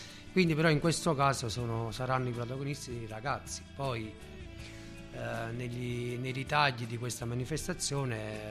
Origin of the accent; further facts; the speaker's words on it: Nocera, Campania, Italy; Io una volta ho fatto, sono di Nocera